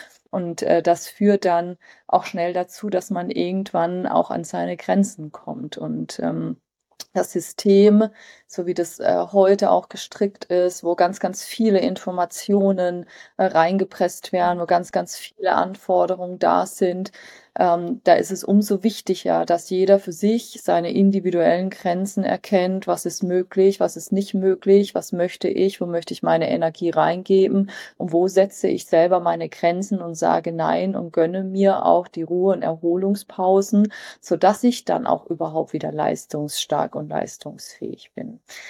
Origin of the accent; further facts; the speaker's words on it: Frankfurt am Main, Hesse, Germany; also ich komme ja aus Frankfurt am Main